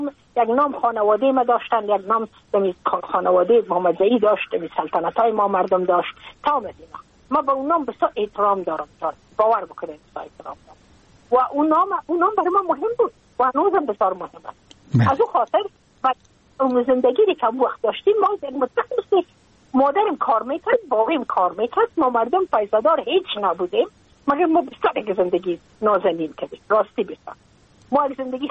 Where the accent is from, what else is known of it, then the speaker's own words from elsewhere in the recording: Afghanistan; moved away as an adult; now in United States; از اینکه من که از افغانستان بقیه آمدم من اون سال بودم 28 ساله،